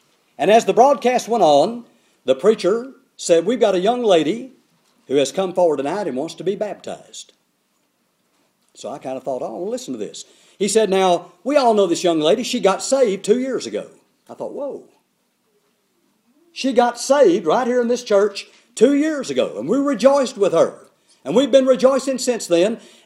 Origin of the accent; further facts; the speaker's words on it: Houston, Texas, United States; I grew up in Houston. Now, I didn't mind driving in Houston. I guess you grow up in a place, you don't mind it so much.